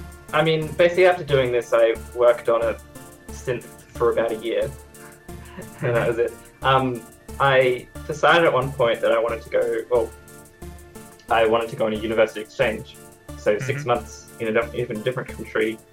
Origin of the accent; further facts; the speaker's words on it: Australia; we're from Australia and there's, like, no one, like, you know, the Australian scene's pretty small.